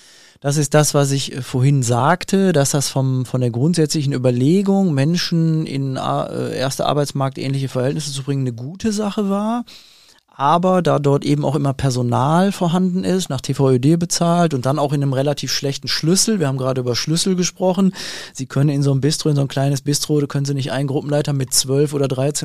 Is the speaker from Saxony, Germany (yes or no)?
no; Bochum, North Rhine-Westphalia, Germany; Zum einen bin ich Bochumer, ich wohne ganz in Bochum. Norden, einen Steinwurf von Herne entfernt und einen ganz weiten Steinwurf von Castrop-Rauxel entfernt.